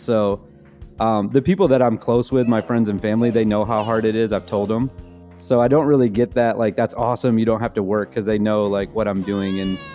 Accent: Battle Creek, Michigan, United States; I grew up in Battle Creek, Michigan, which is Cereal City, USA.

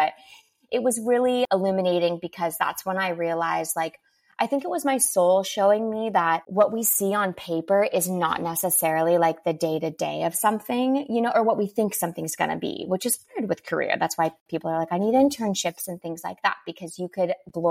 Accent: California, United States; But no, I mean, I grew up in Orange County.

